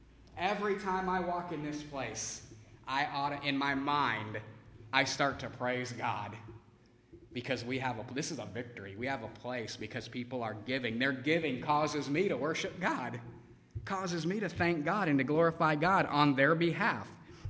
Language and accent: English; United States; Now, I'm an American, and I'll be perfectly ready to admit I have no idea what real poverty is.